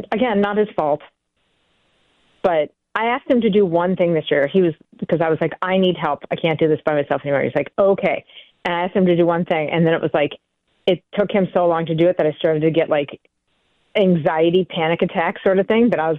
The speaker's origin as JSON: {"language": "English", "town": "Pittsburgh", "region": "Pennsylvania", "country": "United States", "tie": "born or raised there", "said": "growing up in Pittsburgh, you just"}